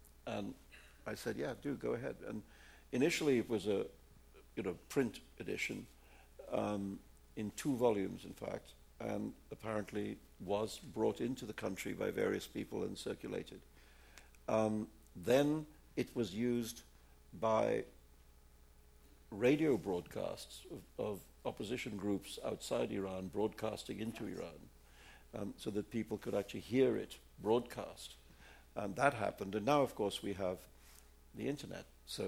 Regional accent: India; first language Urdu; English is a second language; I mean, I'm not Iranian. I'm from India. I don't speak Farsi.

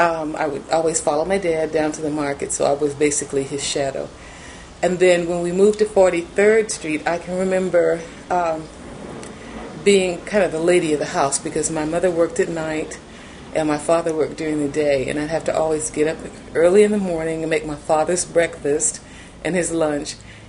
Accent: Los Angeles, California, United States; I grew up right here in Los Angeles, California. I'm native born. I didn't leave Los Angeles until my first year of teaching, which was in 1967.

